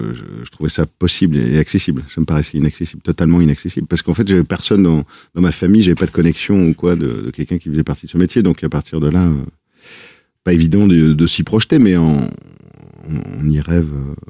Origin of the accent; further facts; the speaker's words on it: Marseille, Provence-Alpes-Côte d'Azur, France; accent: Marseille; now in Paris suburbs, France; je suis né en banlieue parisienne et j'ai passé mon enfance à Marseille. Et je suis revenu en banlieue parisienne, dans le 9-4.